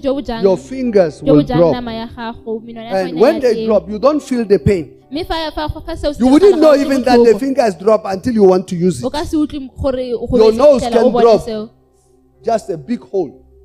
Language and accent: English; South Africa; I am a South African.